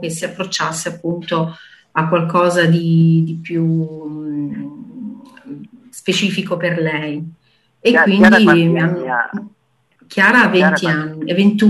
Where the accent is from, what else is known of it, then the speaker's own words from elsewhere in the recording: Abruzzo, Italy; Io vengo dall'Abruzzo, dalla provincia di Teramo, quindi sono abbastanza vicino, no, sono vicinissima, devo dire.